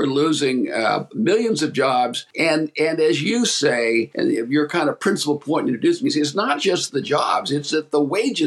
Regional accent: Ashtabula, Ohio, United States; As I say, Ashtabula, my hometown, was already at its peak.

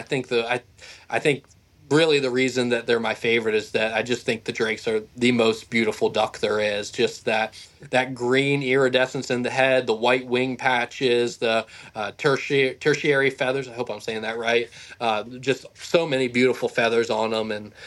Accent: Virginia, United States; I think just growing up in Virginia, cutting my teeth in the places I did, a swamp will always hold a really, really special place in my heart.

